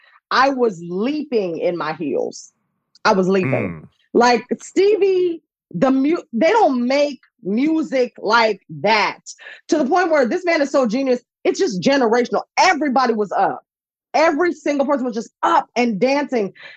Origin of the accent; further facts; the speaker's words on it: New Jersey, United States; I'm from Jersey, so I think maybe this is just a Jersey thing.